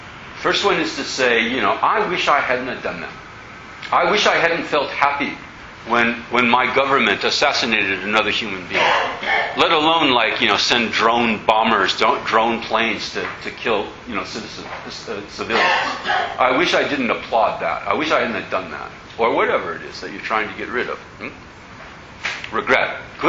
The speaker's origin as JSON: {"language": "English", "country": "United States", "lives_now": "Australia", "said": "I'm an American in Australia"}